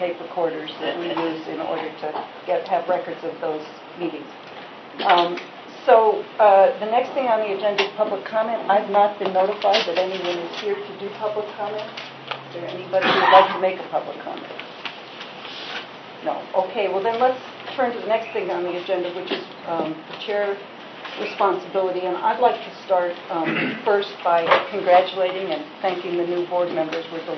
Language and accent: English; Chicago, Illinois, United States; I'm from Chicago